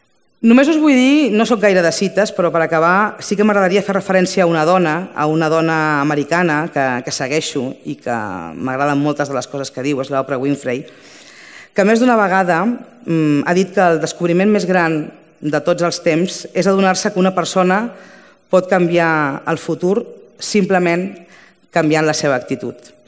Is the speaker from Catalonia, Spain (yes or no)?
yes; Sitges, Catalonia, Spain; jo he vingut a treballar per Sitges, a millorar el meu poble